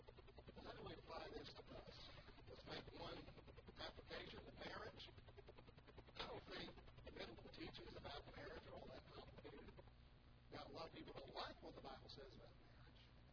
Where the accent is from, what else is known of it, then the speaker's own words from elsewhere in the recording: Arkansas, United States; also born or lived in Kansas / Kentucky / Iowa; now in Louisville, United States; I grew up in Arkansas, the first place I ever preached. I was in Kansas for a couple of years. We were in western Kentucky for a while.